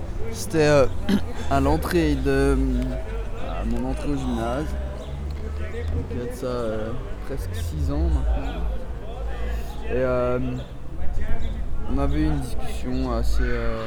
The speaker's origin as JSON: {"language": "French", "town": "Renan", "region": "Bern", "country": "Switzerland", "said": "Et bah, moi j'avais dit que je venais de Renan, que j'habitais à Renan depuis longtemps."}